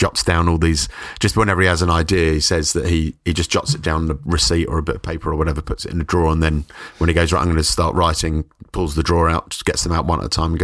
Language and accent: English; Forest Hill, London, United Kingdom; now in Brighton, United Kingdom; so I was brought up in South London in Forest Hill. And I moved to Brighton for university